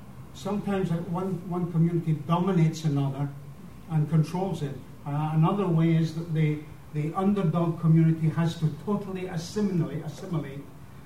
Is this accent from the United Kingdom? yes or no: yes; Scotland, United Kingdom; We're both Scottish and British and European and whatever.